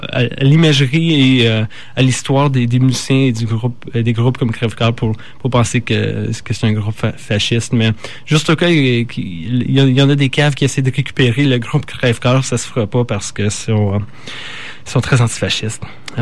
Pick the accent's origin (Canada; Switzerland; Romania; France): Canada; accent: Canadian; c'est pas seulement parce que j'ai l'accent du Canada